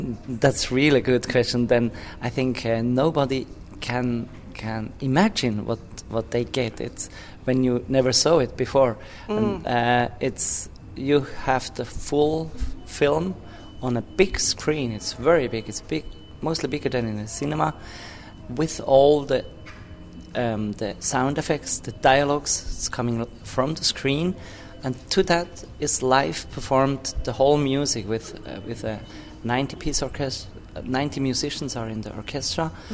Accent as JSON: {"language": "English", "region": "Lucerne", "country": "Switzerland", "tie": "born or raised there", "said": "It started in Lucerne, my hometown in Switzerland"}